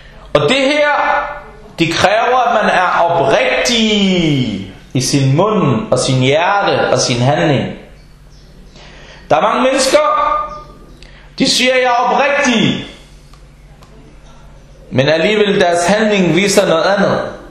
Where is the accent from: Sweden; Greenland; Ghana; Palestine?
Palestine; Jeg er selv palæstinenser.